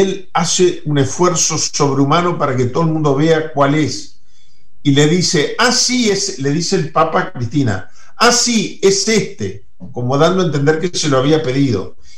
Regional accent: Uruguay; Te tomás un taxi en España y en cualquier región de España, y el taximetrista, si le decís que sos uruguayo, te dice

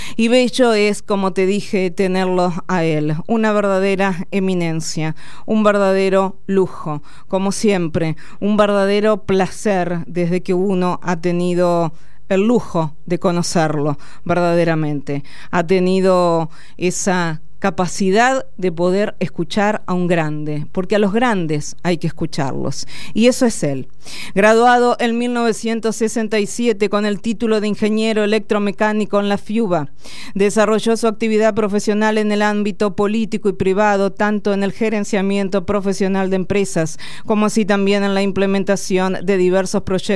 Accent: Argentina; la energía al ser vida nos interpela a todos y a todas, como argentinos y argentinas.

